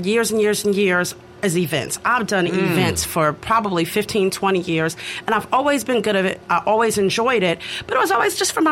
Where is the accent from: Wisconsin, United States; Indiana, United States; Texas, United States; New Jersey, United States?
New Jersey, United States; now in Mississippi, United States; So growing up in New Jersey, way of life was much, much different. We didn't eat cornbread or drink sweet tea or eat grits growing up in New Jersey. But when I got a chance to come to Mississippi